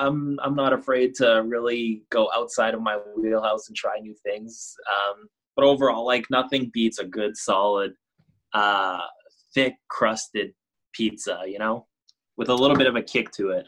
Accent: Canada; We're Canadian up here, very Canadian themed restaurant.

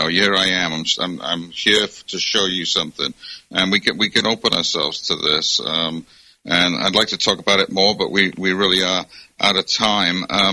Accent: Wales, United Kingdom; I grew up in Wales and close to Ireland

